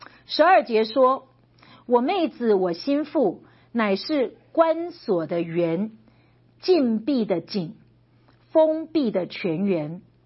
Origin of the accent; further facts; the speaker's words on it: China; 所以你看到我们中国人说回眸一笑什么百媚生